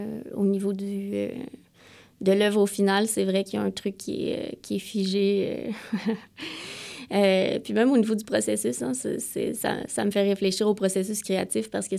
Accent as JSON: {"language": "French", "town": "Montreal", "region": "Quebec", "country": "Canada", "said": "Donc, premièrement, comme vous l'entendez, je viens de Montréal, du Québec."}